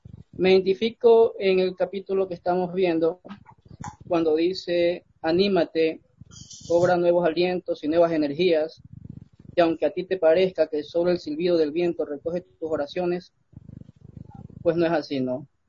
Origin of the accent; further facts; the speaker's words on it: Ecuador; soy de Ecuador.